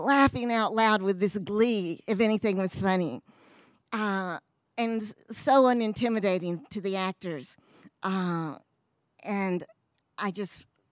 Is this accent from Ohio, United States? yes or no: no; Jackson, Mississippi, United States; So I was born here in Jackson.